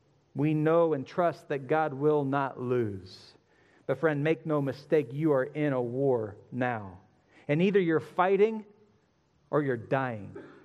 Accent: Hutchinson, Kansas, United States; I'm from Hutchinson. Greatest thing about Hutchinson is the state fair and the food that comes along with it.

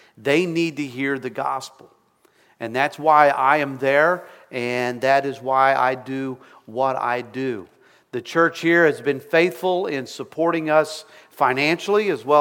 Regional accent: Missouri, United States; I serve in my home state of Missouri in Jefferson City.

